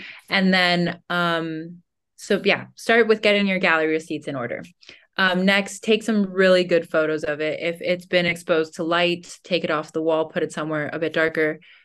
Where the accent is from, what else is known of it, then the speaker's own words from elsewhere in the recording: West Coast, United States; My dream was always to road trip, because I'm from the West Coast, but I went to school on the East Coast.